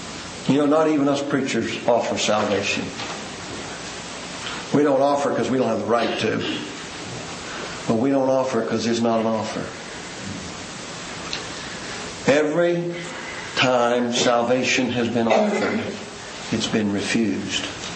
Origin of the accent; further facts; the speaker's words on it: Southeast, United States; Don and I come from similar backgrounds in that we come from the Southeast. and the kind of free willism that dominates there.